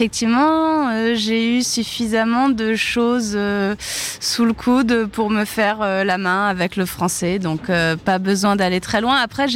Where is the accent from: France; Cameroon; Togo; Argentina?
France; Normandy; Je suis même pas bretonne, hein, je suis normande.